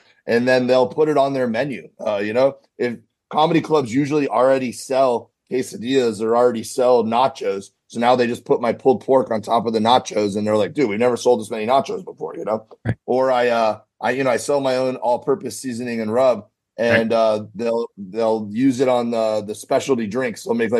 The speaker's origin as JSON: {"language": "English", "town": "Miami", "region": "Florida", "country": "United States", "tie": "born or raised there", "said": "But most of our stories or episodes end up being about something with our growing up in Miami or some crazy stuff that, you know, all the Florida man stuff."}